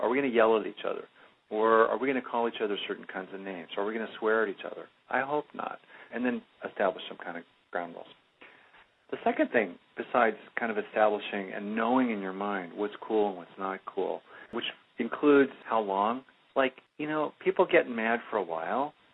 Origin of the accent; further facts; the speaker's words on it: California, United States; I grew up in California, really weird, you know, in California.